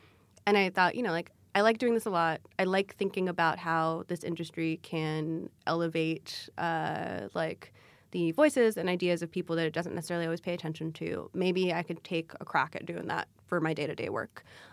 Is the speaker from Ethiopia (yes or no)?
yes; Ethiopia; first language Amharic; English is a second language; I was transcribing interviews that I had done in Amharic, which is technically my first language, but which I don't speak certainly with, like, I don't speak as well as I speak English.